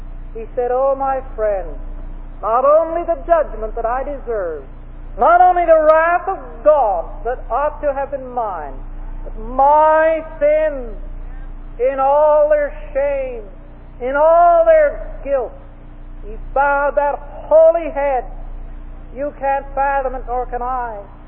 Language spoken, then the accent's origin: English; Canada; Well, I said, lady, I am from Canada, but I'm more interested in where I'm going than where I came from.